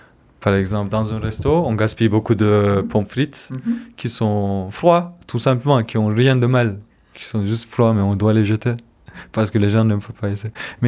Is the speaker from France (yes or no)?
no; Istanbul, Marmara, Turkey; French is a second language; moved away as an adult; d'Istanbul, du coup, je refuse d'être appelé.